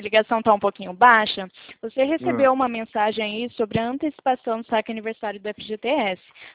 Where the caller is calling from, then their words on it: Presidente Prudente, São Paulo, Brazil; eu falo aqui de Presidente Prudente.